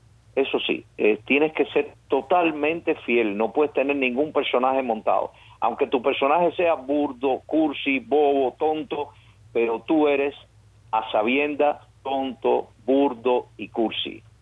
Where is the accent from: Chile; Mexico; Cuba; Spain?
Cuba; moved away; No, algún día regresaré a mi país. Yo salí de Cuba. Yo nunca me voy a ir de Cuba, claro.